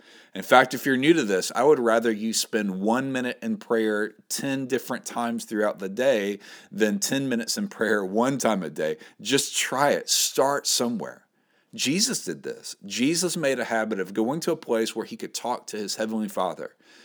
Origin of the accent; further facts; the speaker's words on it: Mississippi, United States; Now, many of you know that I grew up in Mississippi, and there's a lot of Mississippi sayings that are so funny